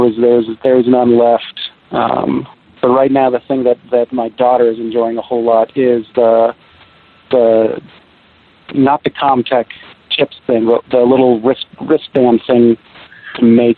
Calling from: Seattle, Washington, United States; Seattle, Washington.

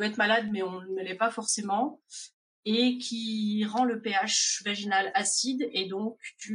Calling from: France; alors je suis aux États-Unis, dans l'Indiana, je suis originaire de France.

